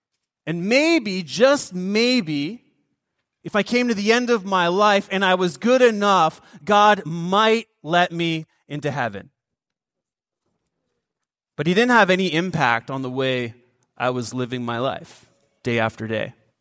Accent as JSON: {"language": "English", "town": "Windsor", "region": "Ontario", "country": "Canada", "tie": "born or raised there", "said": "So, born and raised in Windsor, Ontario."}